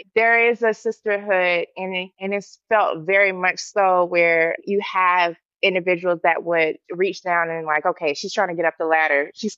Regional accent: Atlanta, Georgia, United States; now in Los Angeles, United States; And I came from Atlanta. So I had the choice of New York or L.A. And I was like, with my Atlanta Southern roots, I don't know if I can handle the cold.

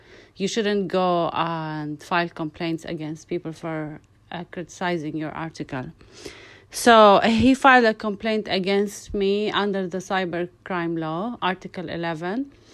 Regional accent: Amman, Amman Governorate, Jordan; English is a second language; moved away as an adult; now in United States; I am Jordanian. I was born in Amman. I lived most of my life in Jordan, like studied in Jordan, and my family is in Jordan.

